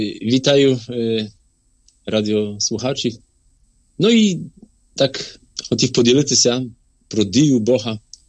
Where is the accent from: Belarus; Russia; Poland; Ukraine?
Poland; Grodziszów, Lower Silesian Voivodeship; also born or lived in Wrocław; Я народився в такому маленькому селі в Польщі. Тобто народився у Вроцлаві, але жив в такому селі Гродзішов. Це Дольнośląskie województwo в 1970 році